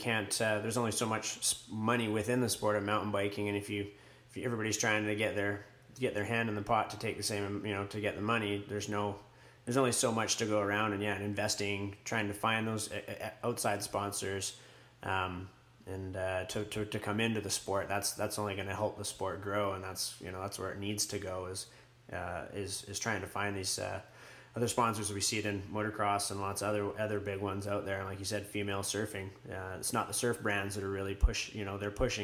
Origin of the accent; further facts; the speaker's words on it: Canada; I'm a Canadian